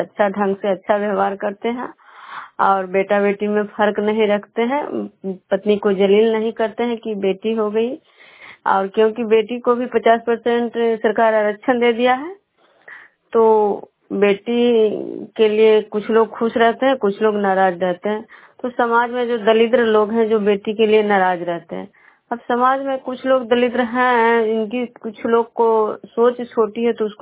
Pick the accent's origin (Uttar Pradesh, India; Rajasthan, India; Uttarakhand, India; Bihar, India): Bihar, India